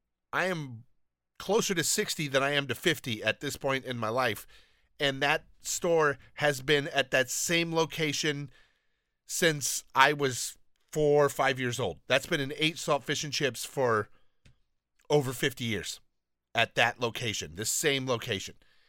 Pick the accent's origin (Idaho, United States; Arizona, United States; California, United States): California, United States; Downey; now in Los Angeles, United States; I do miss that about just growing up in Downey and having everything around me.